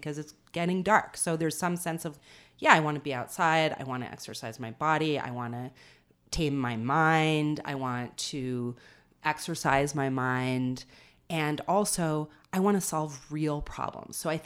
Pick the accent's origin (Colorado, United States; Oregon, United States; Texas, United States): Colorado, United States; Boulder; I'm from Boulder, I was born here, and it's really different now